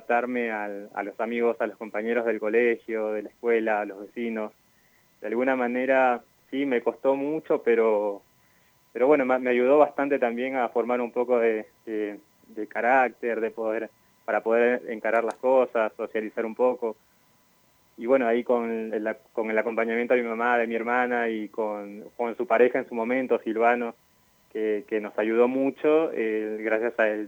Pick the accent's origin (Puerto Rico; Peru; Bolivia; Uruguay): Peru; Lima; also born or lived in Buenos Aires; now in Zapala, Argentina; yo soy de Lima y mi familia, mi mamá, mi hermana también. En principio llegamos a Buenos Aires, estuvimos viviendo muchos años, hasta hace un par de años que vine acá a vivir a Zapala con mi familia, mi esposa y mi hermana, que también son de Perú, de Lima.